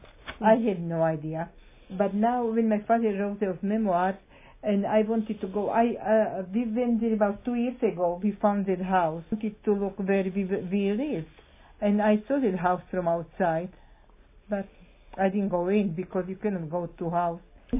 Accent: Bratislava, Bratislava Region, Slovakia; No, I'm from Bratislava.

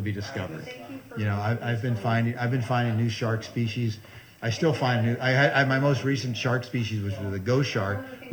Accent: Monterey, California, United States; because I grew up in Monterey, so I was out diving all the time.

